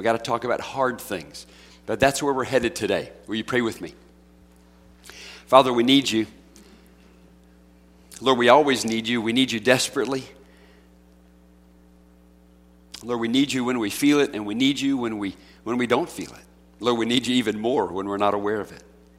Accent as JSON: {"language": "English", "town": "Charlotte", "region": "North Carolina", "country": "United States", "tie": "born or raised there", "said": "Now, I grew up in Charlotte, North Carolina, and they took a bunch of kids on this big old bus, and they did this a few different summers."}